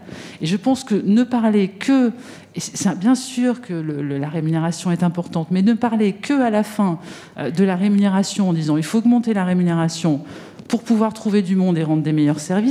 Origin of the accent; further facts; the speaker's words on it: Grenoble, Auvergne-Rhône-Alpes, France; born there; je suis née à Grenoble. Je suis née dans le même hôpital que celui où exerce Olivier Véran.